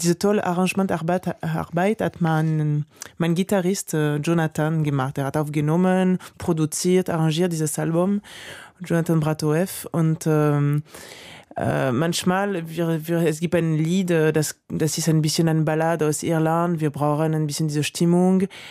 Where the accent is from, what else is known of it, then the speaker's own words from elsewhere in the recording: France; accent: French; German is a second language; now in Berlin, Germany; Und mit meinem französischen Akzent, das ist nicht so leicht.